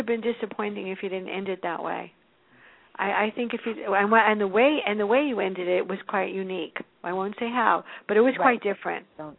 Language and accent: English; New York City, New York, United States; and I come from the South Bronx, so don't even go there, people.